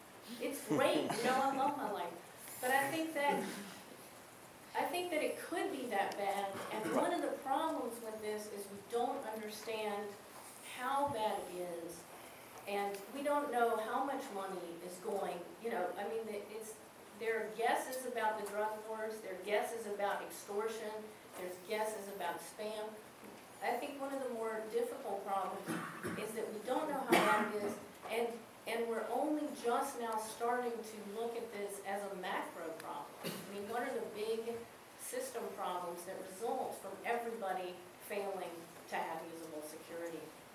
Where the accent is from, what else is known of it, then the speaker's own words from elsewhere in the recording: the South, United States; although I am from the South